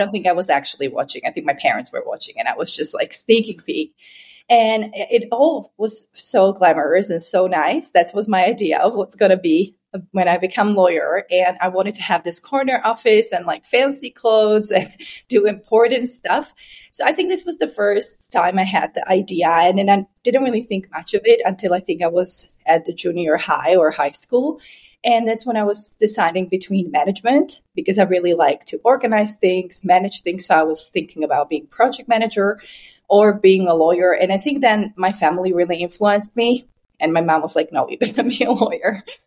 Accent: Slovakia; Basically, I grew up in Slovakia, which is in the middle of Europe, and that's where I became a lawyer.

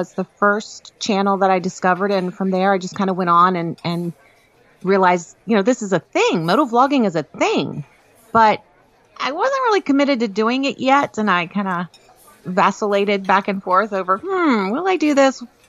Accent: Maryland, United States; I am from Western Maryland. I was born and raised there. And no, I was nowhere near the coast.

